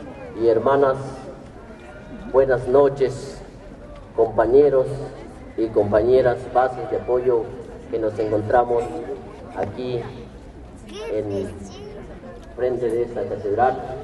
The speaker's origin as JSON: {"language": "Spanish", "country": "Mexico", "said": "como campesinos mexicanos."}